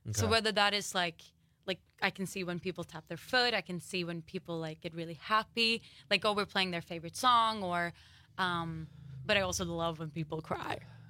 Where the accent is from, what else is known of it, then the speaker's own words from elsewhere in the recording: Sweden; I'm from Sweden originally.